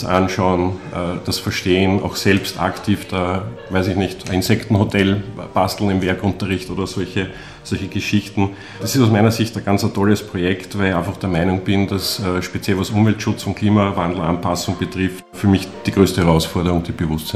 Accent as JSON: {"language": "German", "town": "Tulln", "region": "Lower Austria", "country": "Austria", "tie": "born or raised there", "said": "Ich bin aufgewachsen im Bezirk Dulln und in meiner Jugend war es so, wir haben darauf warten müssen, dass der Schneepflug kommt, dass wir überhaupt aus der Siedlung rauskommen."}